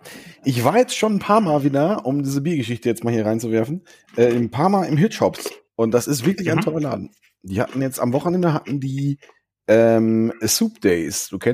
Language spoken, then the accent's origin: German; Arnsberg, North Rhine-Westphalia, Germany; Ich komme ja aus Arnsberg, wie andere nicht so moralisch integre Menschen auch. Arnsberg ist ja Stadt